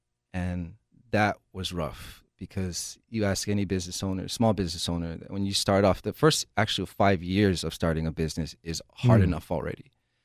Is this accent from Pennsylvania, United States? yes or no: no; Kalihi, Hawaii, United States; Born and raised in Hawaii. Grew up in Kalihi. Started off in the valley and grew up down the street over here on Kahai Street.